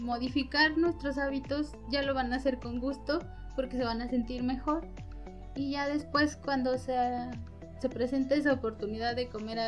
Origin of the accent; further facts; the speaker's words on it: Mexico; O sea, somos mexicanos, somos humanos